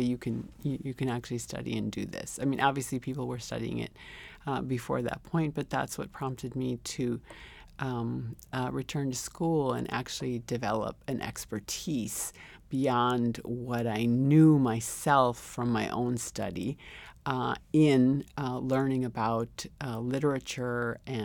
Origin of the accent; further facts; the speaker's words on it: Milwaukee, Wisconsin, United States; English is a second language; I grew up in Milwaukee, so that was definitely true, and not only true of me, but a number of people.